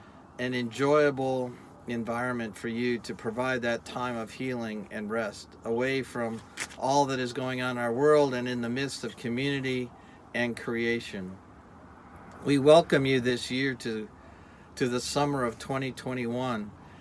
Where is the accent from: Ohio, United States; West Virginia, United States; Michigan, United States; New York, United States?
Ohio, United States; Cleveland; It feels like coming home for me because I grew up in Cleveland, and while there I went to church camp